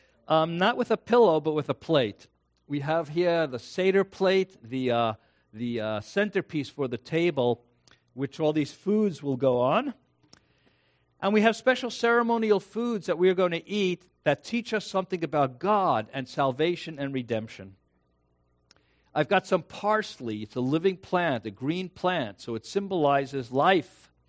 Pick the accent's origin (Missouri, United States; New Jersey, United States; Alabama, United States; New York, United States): New York, United States; New York City; I'm Jewish from New York City, and every year when we did Passover